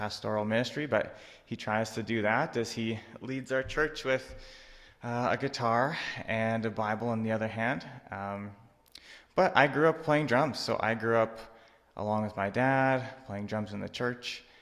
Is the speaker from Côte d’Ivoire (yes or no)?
no; Saskatchewan, Canada; it's because I'm from Saskatchewan, and most people there need a little bit more ministering too